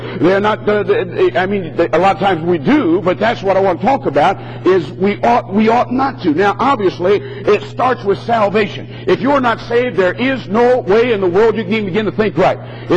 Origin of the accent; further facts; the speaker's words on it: Detroit, Michigan, United States; born there; I was born in Detroit, Michigan, 1946.